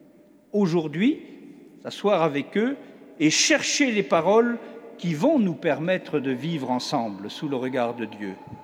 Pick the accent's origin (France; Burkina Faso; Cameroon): Cameroon; les horreurs que nous traversons chez nous au Nord Cameroun